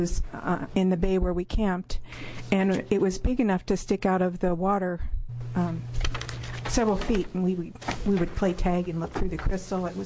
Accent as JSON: {"language": "English", "region": "Arizona", "country": "United States", "tie": "born or raised there", "said": "I grew up in Arizona where there was a lot of mining going on"}